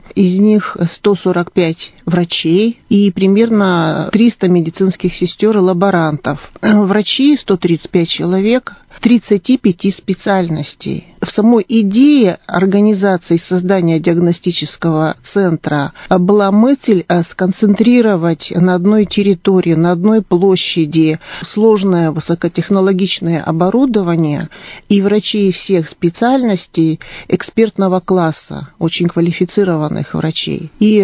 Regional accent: Irkutsk, Irkutsk Oblast, Russia; Я иркутянка. Я родилась в Иркутске. В Иркутске училась, закончила Иркутский медицинский институт по специальности лечебное дело.

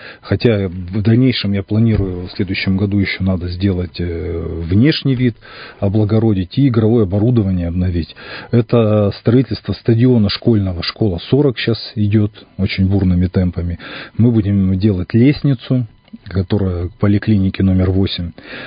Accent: Irkutsk, Irkutsk Oblast, Russia; Я расцениваю город Иркутск на любой территории, где я нахожусь, вот как это мой родной город.

